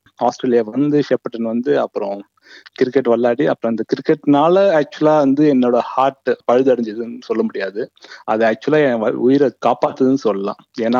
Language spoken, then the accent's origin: Tamil; Pondicherry, Puducherry, India; moved away as an adult; now in Sydney, Australia; நான் பிறந்து வளர்ந்ததெல்லாம் இந்தியால பாண்டிச்சேரி. படிச்சது இன்ஜினியரிங் அண்ட் ஒர்க் பண்ணதெல்லாம் வந்து மோஸ்டா ஒர்க் பண்ணதெல்லாம் சென்னையில.